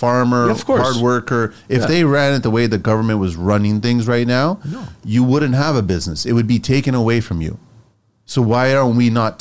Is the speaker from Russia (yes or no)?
no; Canada; I'm Canadian through and through too, but I still consider myself Portuguese as well.